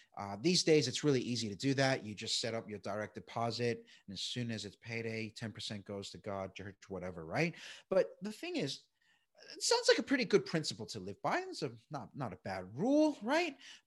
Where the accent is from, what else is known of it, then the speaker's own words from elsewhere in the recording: Flushing, New York, United States; So still in Flushing, New York. I grew up in the States, but, you know, still in the same town, but just a slightly bigger place.